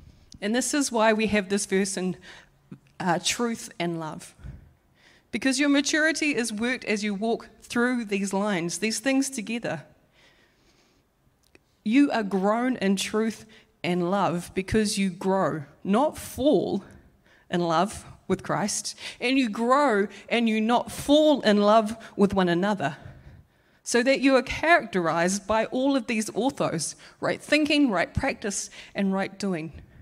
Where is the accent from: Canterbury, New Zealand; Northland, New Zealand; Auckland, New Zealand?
Auckland, New Zealand; I come from Counties Manukau